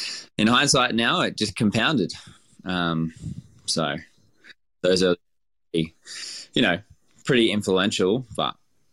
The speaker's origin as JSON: {"language": "English", "region": "Queensland", "country": "Australia", "tie": "born or raised there", "said": "Growing up in Queensland and stuff, it was like we were pretty, a really working class family."}